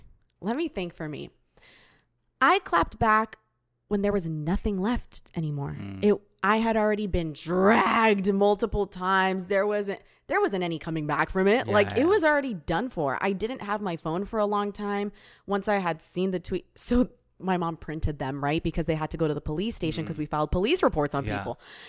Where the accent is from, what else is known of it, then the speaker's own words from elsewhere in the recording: El Paso, Texas, United States; moved away; leave El Paso at first, I think it's for the first few months, it's like, oh yeah, I'm out of my hometown.